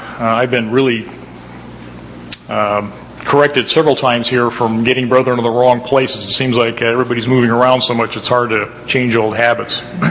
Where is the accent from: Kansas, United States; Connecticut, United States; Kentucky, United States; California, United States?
California, United States; Los Angeles; Mark and I grew up together in Los Angeles